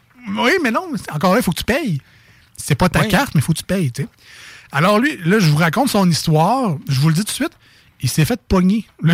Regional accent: Quebec City, Quebec, Canada; accent: Limoilou; C'est mon accent de Limoilou.

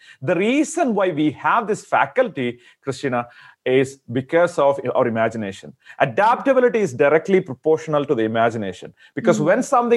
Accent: India; I'm from India originally.

